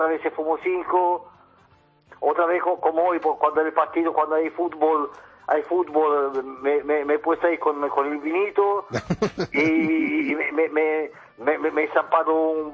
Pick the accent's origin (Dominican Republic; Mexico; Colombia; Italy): Italy; Milan, Lombardy; moved away as an adult; also born or lived in Sicily; now in Tenerife, Spain; Yo nací en Sicilia. Me crié en Milán y a los 20 años me fui para Tenerife a trabajar primero de conserje y luego de camarero